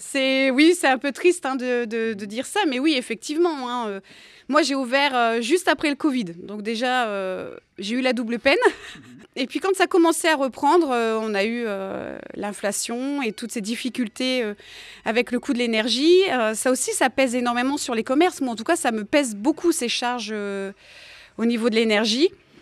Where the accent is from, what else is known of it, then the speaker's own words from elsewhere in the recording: Loison-sous-Lens, Hauts-de-France, France; je suis native de Loison, donc vraiment juste à côté. J'ai fait mes études à Lens, au lycée sur Lens.